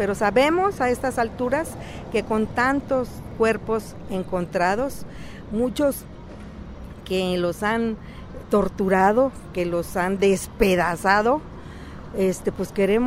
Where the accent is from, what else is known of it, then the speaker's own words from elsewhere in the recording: Mexico City, Mexico; Somos de la Ciudad de México, vivíamos en el Estado de México y ahorita yo vengo de otro lado porque nos amenazaron.